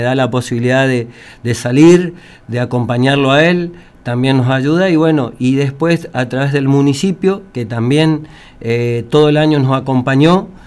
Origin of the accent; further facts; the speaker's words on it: Santo Tomé, Corrientes, Argentina; somos de Santo Tomé Corrientes.